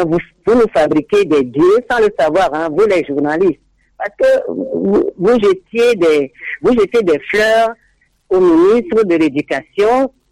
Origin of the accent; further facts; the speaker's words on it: Togo; Jusqu'à 12 chez nous au Togo ici.